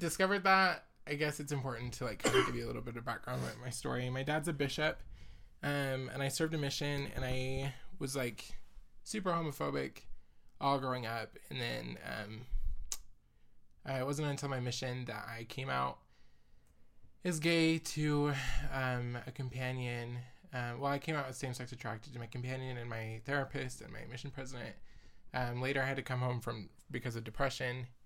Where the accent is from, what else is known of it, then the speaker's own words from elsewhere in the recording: Utah, United States; I'm from Utah. Just southern Utah or central Utah, I guess